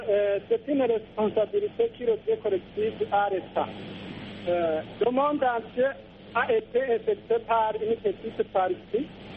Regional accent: Burundi; Non, le vaccin ne doit pas être obligatoire chez nous au Burundi.

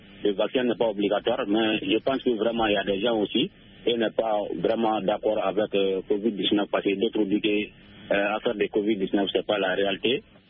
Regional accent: Soumikini, Mali; depuis dans mon village natal à Soumikini.

